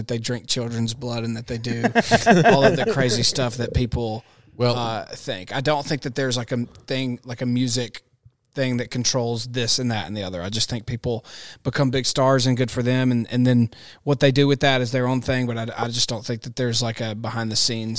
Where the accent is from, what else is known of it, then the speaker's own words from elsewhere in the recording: Mississippi, United States; I'm from Mississippi, and he's from there too.